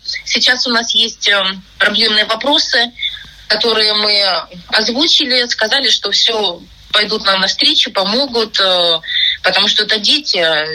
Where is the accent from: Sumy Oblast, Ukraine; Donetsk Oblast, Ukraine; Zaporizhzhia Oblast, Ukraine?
Donetsk Oblast, Ukraine; Donetsk; Из города Донецка приехали, ехали автобусом вместе с детьми